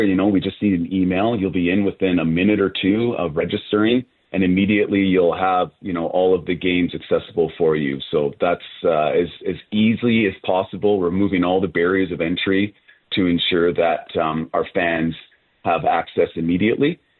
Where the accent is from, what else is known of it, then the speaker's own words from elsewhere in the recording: Lethbridge, Alberta, Canada; now in Calgary, Canada; I'm a Canadian myself and born and raised in Lethbridge, Alberta, and moved to Calgary.